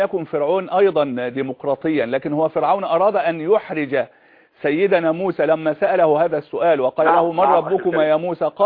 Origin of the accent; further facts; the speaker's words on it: Egypt; إذا كنت أنا مصري عربي مسلم